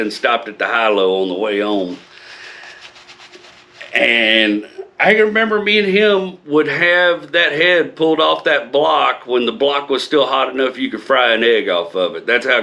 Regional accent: Texas, United States; but when I told them I was from Texas, these kids got excited, bro.

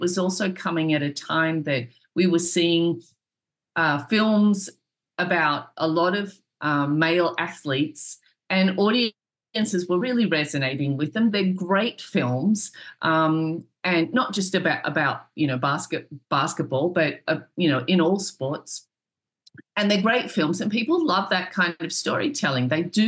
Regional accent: Australia; also born or lived in London; now in United States; I'm Australian, but I moved to the UK. I lived there for a while in London. I then moved to New York, and I've lived in America for nearly 20 years.

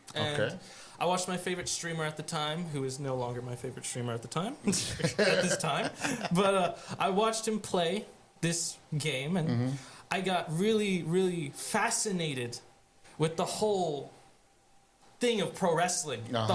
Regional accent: Lyford, Texas, United States; All right, so I grew up in Lyford, Texas. Recently graduated from there. Class of 2024, which was fun.

